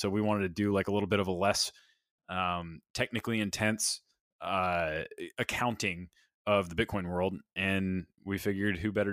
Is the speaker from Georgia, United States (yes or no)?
no; North Carolina, United States; So I'm from Kakalaki.